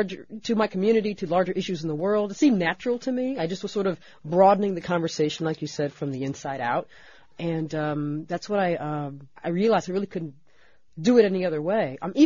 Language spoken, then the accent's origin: English; Los Angeles, California, United States; I didn't know the politics of art when I was growing up in South Central.